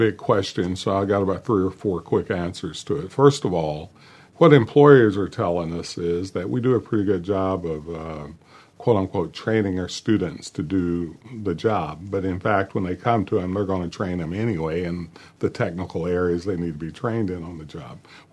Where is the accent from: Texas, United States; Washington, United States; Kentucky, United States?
Kentucky, United States; Manchester; I started it out, I should say, in my hometown in Manchester, Kentucky, February 1st.